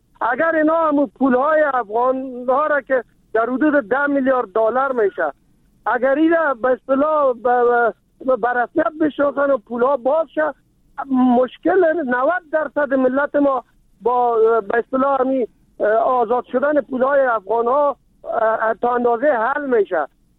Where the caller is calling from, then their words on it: Kabul, Afghanistan; از ولایت کابل.